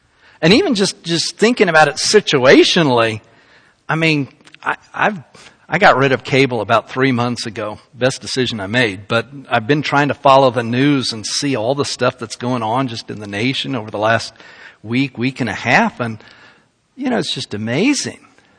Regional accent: Salt Lake City, Utah, United States; You know, I grew up in Salt Lake, Utah.

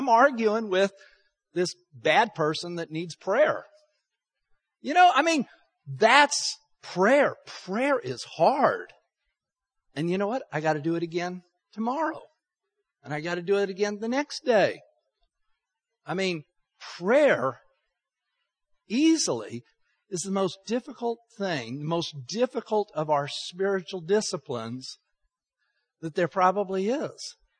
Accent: Texas, United States; I'm an American. I'm a Texan. I live in the city of Texarkana, Texas.

